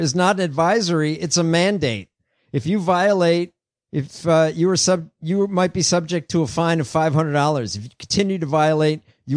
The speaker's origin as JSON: {"language": "English", "town": "Chicago", "region": "Illinois", "country": "United States", "tie": "born or raised there", "said": "Visibly frustrated with reports of gatherings throughout the city of Chicago, my hometown, Mayor Lori Lightfoot delivered a stern warning"}